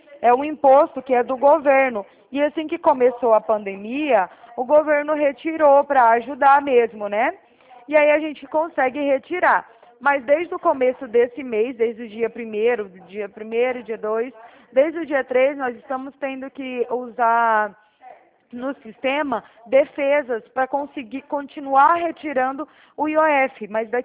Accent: Araraquara, São Paulo, Brazil; Ah, no caso, eu sou aqui de Araraquara, né?

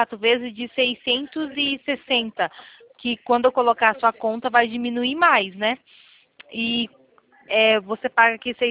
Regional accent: Itatiba, São Paulo, Brazil; Eu também sou aqui de Itatiba.

